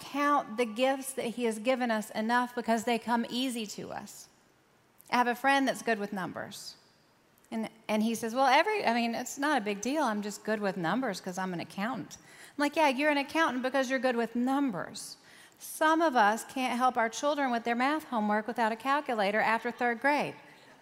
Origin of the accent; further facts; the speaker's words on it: the South, United States; I grew up in the South as a woman